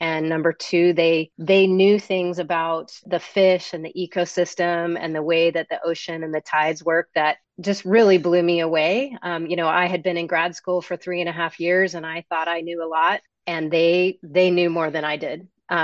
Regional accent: Colorado, United States; I grew up in Colorado. So I grew up in a landlocked state between the desert and the mountains and the rivers

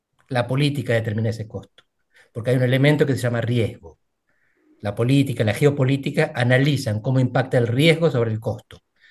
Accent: Argentina; now in Portugal; Soy un politólogo argentino que vive en Portugal desde hace más de 20 años

